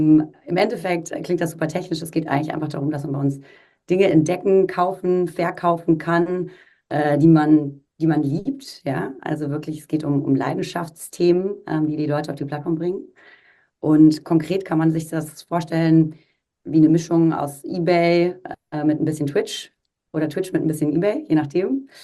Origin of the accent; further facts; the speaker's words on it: Freiburg, Baden-Württemberg, Germany; Ich komme ursprünglich aus Freiburg.